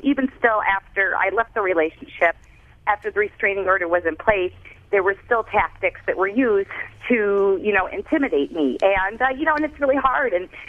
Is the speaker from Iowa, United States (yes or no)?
yes; Iowa, United States; I grew up in Iowa, so I was living, you know, hundreds of miles away from home